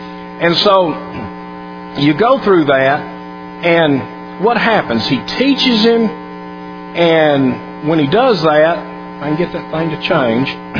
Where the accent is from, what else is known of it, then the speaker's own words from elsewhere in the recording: Birmingham, Alabama, United States; I grew up in the 50s and the 60s, and I grew up in Birmingham, Alabama, which the world knows is the unholiest of places for the way people treated each other, okay?